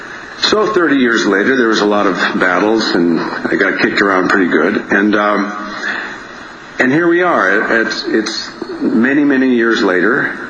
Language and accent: English; Los Angeles, California, United States; I grew up in Los Angeles at a time when Los Angeles hadn't hit the high development phase